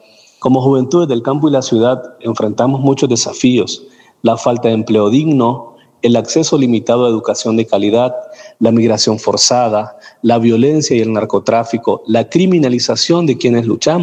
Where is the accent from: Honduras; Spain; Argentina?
Honduras; de Honduras